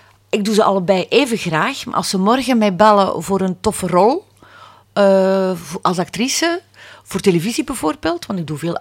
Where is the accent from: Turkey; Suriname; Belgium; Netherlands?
Belgium; Veldegem, West Flanders; born there; Ik was lid, ik werd gevraagd voor een theaterstuk bij een amateurgezelschap waar ik geboren ben, hè, in Veldegem.